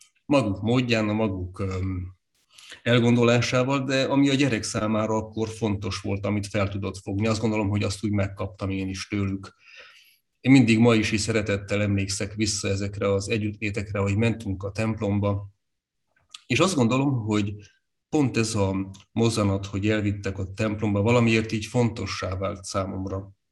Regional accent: Csíkdánfalva, Harghita, Romania; Csíkszeredfalváról valójában, tehát ott nőttem föl, bár az életrajzi adataimban mindig Csíkszered a szerepel, abból kifolyólag, hogy a szülésze Csíkszeredvárban volt. De hát én dánfalvinak érzem magam, és ott is nőttem föl.

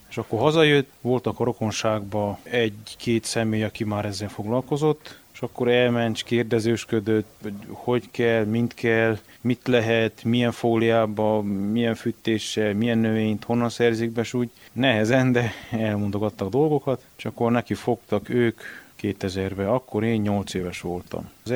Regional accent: Kibéd, Mureș County, Romania; kibédi lakos, itt születtem, itt nőttem fel, és jelenleg is itt dolgozom.

